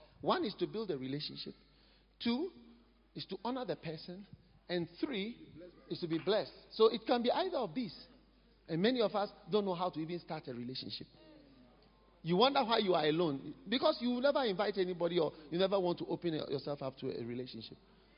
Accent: South Africa; because I'm South African, you know. And South Africans, we know how to struggle.

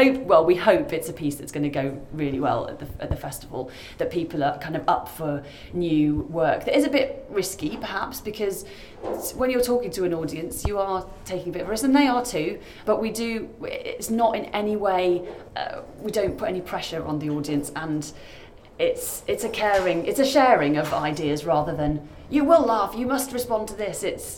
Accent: Birmingham, West Midlands, United Kingdom; moved away; I'm actually a Brummie, so I left Birmingham about 8 years ago, but my family are still

